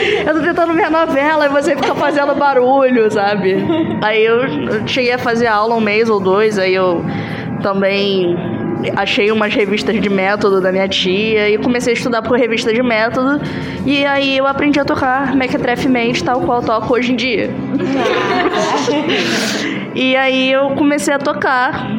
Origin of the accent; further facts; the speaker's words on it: Nilópolis, Rio de Janeiro, Brazil; eu sou de Nilópolis. Uma cidade muito pequena e pacata, onde todo mundo sabe da vida de todo mundo.